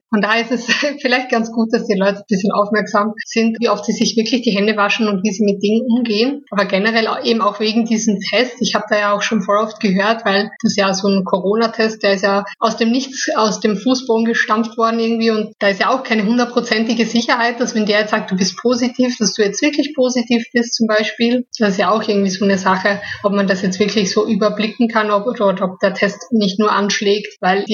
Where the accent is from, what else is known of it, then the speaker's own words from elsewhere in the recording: Styria, Austria; Ich hoffe, dass ich noch in meine Heimat kann, in die Steiermark.